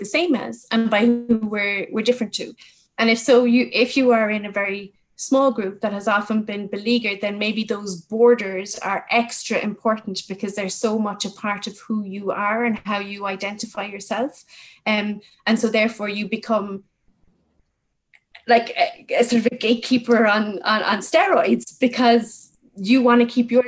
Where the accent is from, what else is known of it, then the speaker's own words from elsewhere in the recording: Cork, Munster, Ireland; So I'm from Cork, so that makes me a very special kind of person